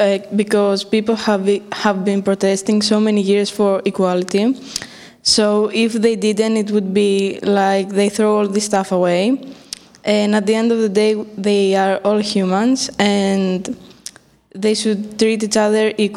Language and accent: English; Greece; English is a second language; I'm from Greece, and I'm 15.